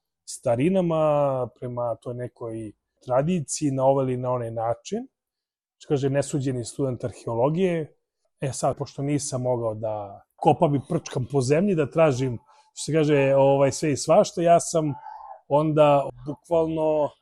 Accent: Serbia; Ne samo mislim mi kao Srbi, nego bukvalno cijela stara Jugoslavija je mislim, prošla sve i svašta.

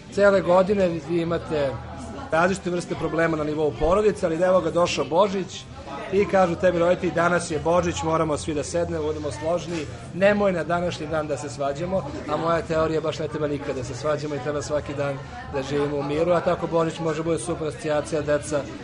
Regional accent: Serbia; born there; first language Serbian; ja sam Srbin koji je rođen u Srbiji, priča srpski jezik, piše, tako, učam da piše ćirilicom

